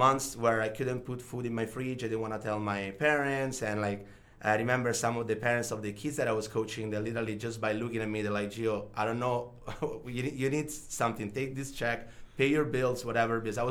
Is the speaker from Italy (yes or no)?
yes; Rome, Lazio, Italy; English is a second language; moved away as an adult; now in United States; I was actually living in Italy. So I was born and raised in Rome, and I moved to United States in 2012.